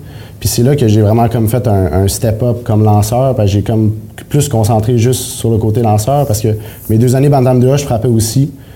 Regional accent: Alma, Quebec, Canada; Fait que moi, je suis originaire d'Alma.

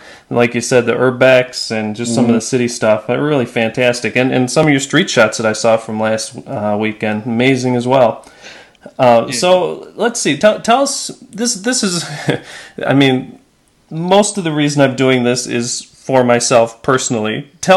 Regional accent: Detroit, Michigan, United States; also born or lived in Chicago; So, Mike, you're from Detroit, and that's my Detroit area, my original hometown, too.

